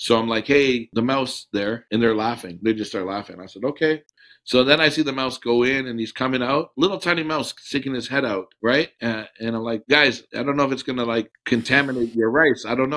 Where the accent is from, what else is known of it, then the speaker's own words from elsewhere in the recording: Canada; I say we. I'm Canadian.